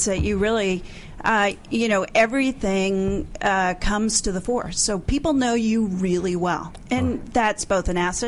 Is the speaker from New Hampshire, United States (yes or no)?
yes; Newcastle, New Hampshire, United States; Newcastle, New Hampshire.